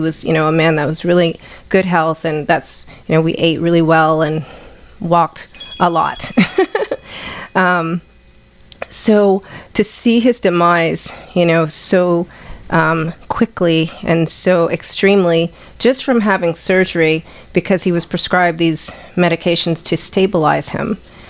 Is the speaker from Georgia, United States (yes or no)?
yes; Atlanta, Georgia, United States; also born or lived in Chicago / Sturtevant; So I was born in Chicago. I lived in Sturtevant, Wisconsin for a little bit, but most of my childhood was in Atlanta.